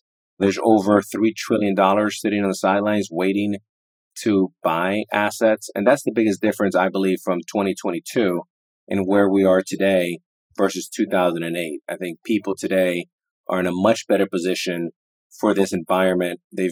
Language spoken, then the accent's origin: English; Miami, Florida, United States; also born or lived in New York; I was born in New York, raised in Miami. You know, even though we came from modest beginnings, my mother worked two jobs.